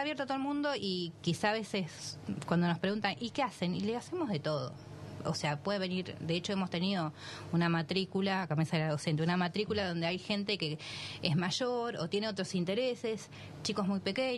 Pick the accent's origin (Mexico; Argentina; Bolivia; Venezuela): Argentina; nosotros estamos en nuestros orígenes como personas, más que nada como argentinos, somos esto, el crisol